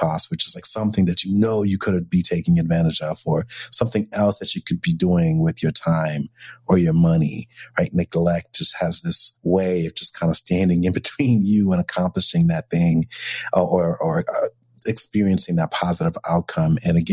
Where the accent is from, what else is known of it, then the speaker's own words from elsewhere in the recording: New York, United States; I'm a New Yorker.